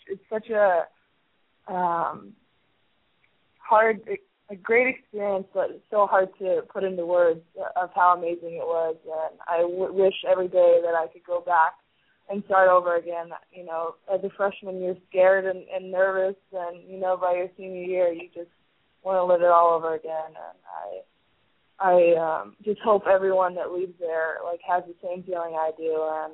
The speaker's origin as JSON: {"language": "English", "region": "Nebraska", "country": "United States", "tie": "born or raised there", "said": "I grew up in Nebraska and always dreamed, you know, about playing volleyball"}